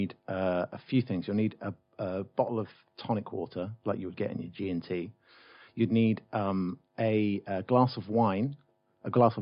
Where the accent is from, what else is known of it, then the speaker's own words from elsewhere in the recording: England, United Kingdom; Nick and I met over a crowded room and bonded over the fact that we're English